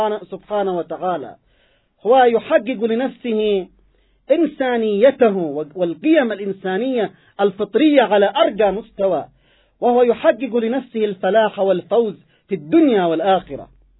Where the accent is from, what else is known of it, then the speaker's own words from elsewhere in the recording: Yemen; ونحن كشعب يمني في المقدمة